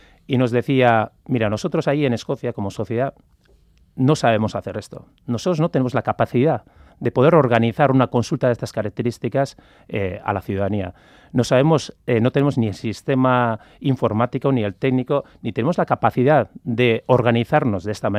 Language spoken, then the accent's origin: Spanish; Basque Country, Spain